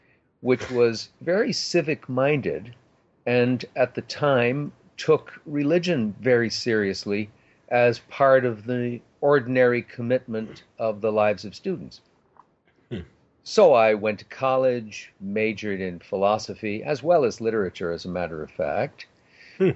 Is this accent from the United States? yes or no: yes; New York City, New York, United States; I grew up in New York City